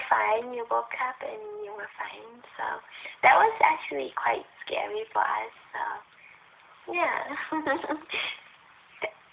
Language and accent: English; China; first language Cantonese; English is a second language; Because I dream about my hometown a lot.